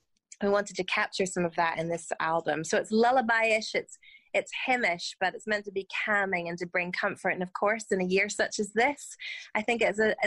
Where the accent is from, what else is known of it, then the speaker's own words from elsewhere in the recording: Ireland; I am very Irish. I'm about as Irish as they come, I think.